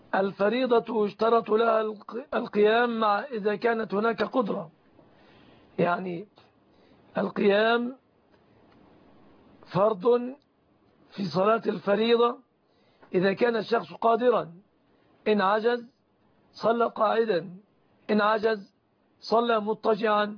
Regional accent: Egypt; عندنا في مصر

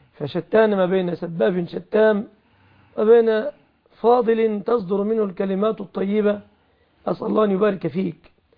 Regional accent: Egypt; عندنا في مصر البنك لا يمتلك السلع من الأصل

